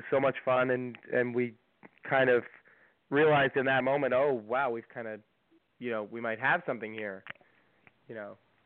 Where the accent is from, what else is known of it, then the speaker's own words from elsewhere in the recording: Greenport, New York, United States; also born or lived in New Jersey, United States; We were actually born in New Jersey, but we were raised in Greenport.